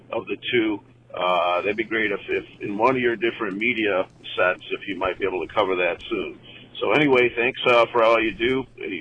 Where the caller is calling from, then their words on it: Michigan, United States; I'm calling from Michigan.